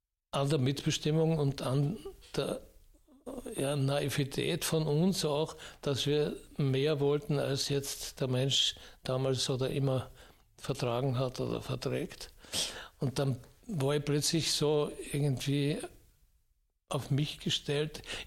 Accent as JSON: {"language": "German", "country": "Austria", "said": "am Anfang habe ich auch den Eurocup in der Schweiz gespielt, den Schweizer Eurocup als Österreicher."}